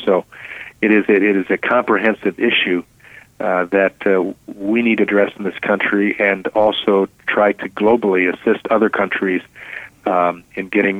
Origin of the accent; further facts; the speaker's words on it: Michigan, United States; In Michigan, 38 cases last year involving labor trafficking alone in my home state